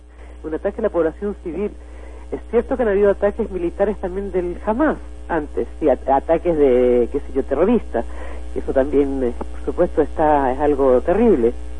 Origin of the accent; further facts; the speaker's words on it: Chile; yo creo que nosotros como chilenos, chilenas, lo conocemos eso muy bien